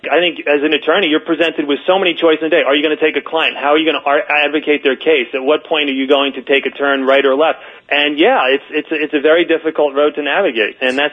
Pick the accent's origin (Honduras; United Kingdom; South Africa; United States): United States; East Coast; now in Los Angeles, United States; I grew up on the East Coast, which is also, you know, it's a very cement and ordered place.